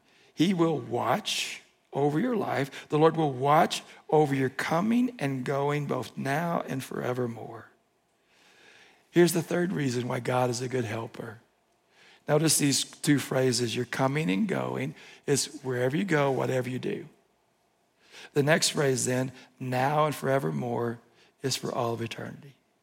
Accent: the South, United States; And since I'm from the South

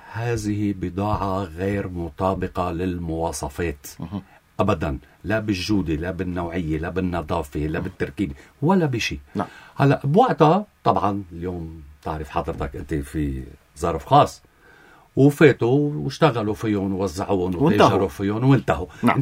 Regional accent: Lebanon; نحنا كلبنانيين

